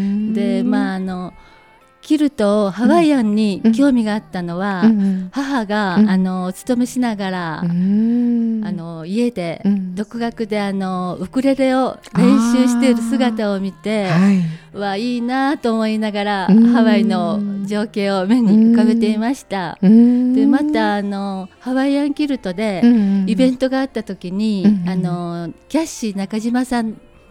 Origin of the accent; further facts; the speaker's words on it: Okayama, Japan; 私は岡山市丸の内で生まれ、うんうん、根っからの岡山っ子です